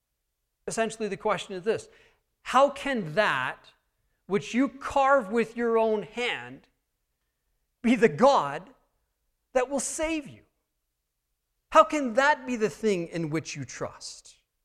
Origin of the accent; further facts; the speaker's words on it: United States; And while we as Americans here love our country, we appreciate our country, we love the blessings and freedoms that we enjoy as American citizens